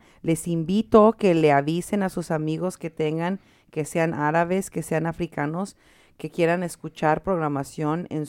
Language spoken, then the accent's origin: Spanish; Mexico; me dieron mucho orgullo como mexicana.